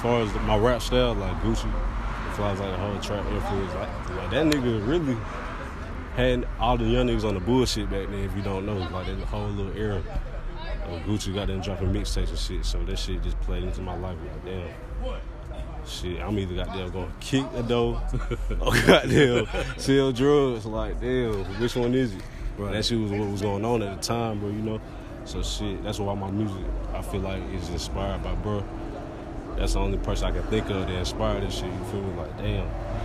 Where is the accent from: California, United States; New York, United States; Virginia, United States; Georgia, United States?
Georgia, United States; Riverdale; I'm from Atlanta.